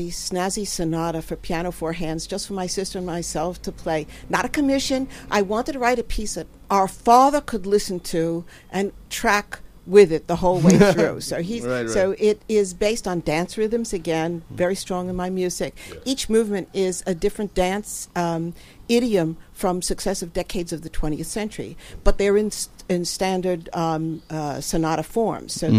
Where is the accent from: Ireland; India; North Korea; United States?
United States; New York City, New York; Darce and I grew up right here in New York City.